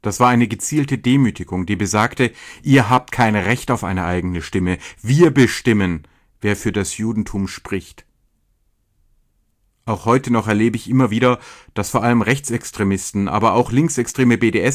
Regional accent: Baden-Württemberg, Germany; ich versichere dir als Schwabe

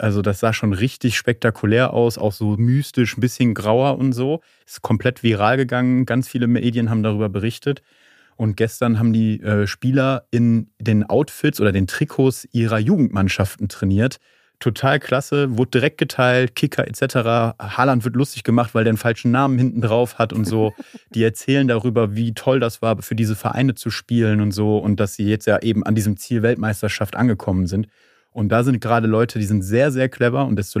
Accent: Wuppertal, North Rhine-Westphalia, Germany; die im Übrigen Wuppertal heißt, wie meine Heimatstadt, bin ich sehr stolz drauf.

